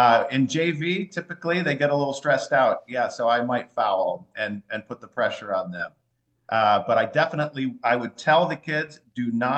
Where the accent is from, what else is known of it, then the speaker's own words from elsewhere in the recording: Lisbon, United States; I am born and raised in Lisbon. I am a dairy farmer in Lisbon.